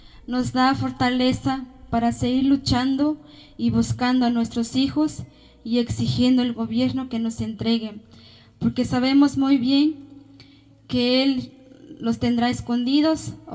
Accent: Alpuyecancingo, Guerrero, Mexico; Yo vengo de Guerrero, yo soy de una comunidad de Alpuyecancingo, de las montañas, municipio de Bagoxingo, Guerrero.

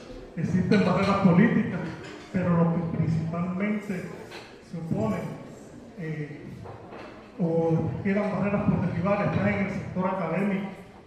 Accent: Cuba; soy cubano.

